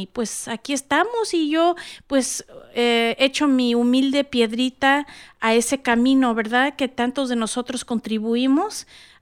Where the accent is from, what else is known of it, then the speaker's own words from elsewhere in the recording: San Francisco, California, United States; born there; yo nací aquí en Estados Unidos, nací en San Francisco, Califas, y yo soy chicana